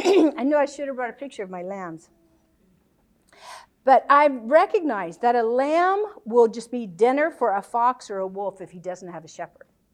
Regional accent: Orlando, Florida, United States; now in Scotland; growing up in Orlando with Walt Disney and orange groves

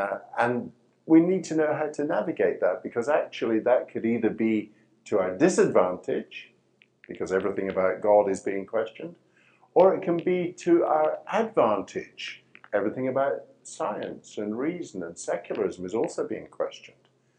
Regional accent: Scotland, United Kingdom; also born or lived in India; now in Birmingham, United Kingdom; I live in Birmingham, England, and I speak English in a very particular kind of way because I was born in India and brought up in Scotland of English parents.

